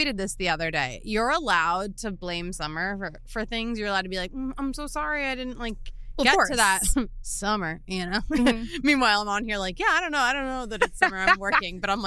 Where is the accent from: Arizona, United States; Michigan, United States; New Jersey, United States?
New Jersey, United States; Cherry Hill; We're from Cherry Hill, New Jersey.